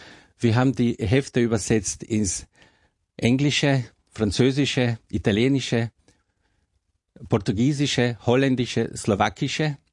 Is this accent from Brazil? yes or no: no; Carinthia, Austria; Dadurch, dass ich als Kärntner Slowene und letztendlich auch relativ schnell die kroatische Sprache gelernt habe